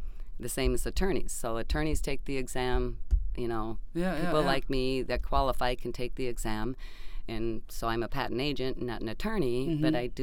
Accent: Moorhead, Minnesota, United States; Okay, well, I grew up in Moorhead.

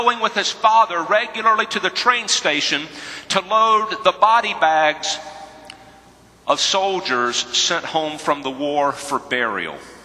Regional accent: North Carolina, United States; This guy who was born and raised in North Carolina, whose mother was an RN specialist at the county hospital, whose dad sold life insurance.

